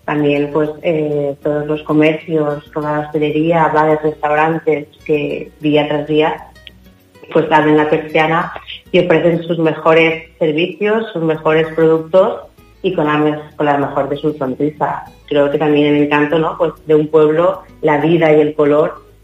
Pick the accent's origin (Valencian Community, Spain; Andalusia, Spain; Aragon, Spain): Valencian Community, Spain; Teulada; para mí, que soy vecina, que es mi pueblo, la verdad es que para mí mi pueblo es el más bonito